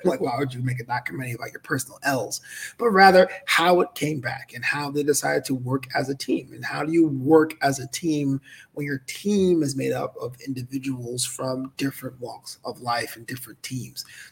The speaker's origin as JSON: {"language": "English", "country": "United States", "said": "So as an American, it was cool to check out."}